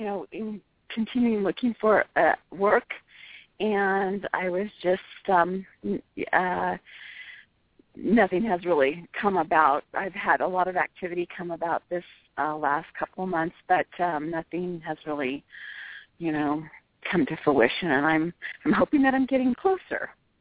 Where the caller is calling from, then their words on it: San Jose, California, United States; I'm calling from San Jose, California.